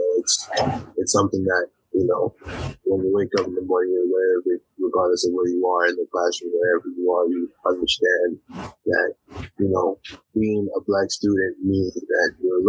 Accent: Lomé, Maritime, Togo; now in Minneapolis, United States; I'm originally from Lomé, Togo. And I also live in Minneapolis.

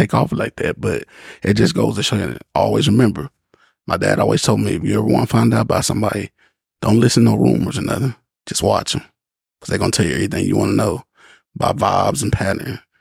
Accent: Mississippi, United States; now in Kentucky, United States; So that's why we came from Mississippi to Kentucky.

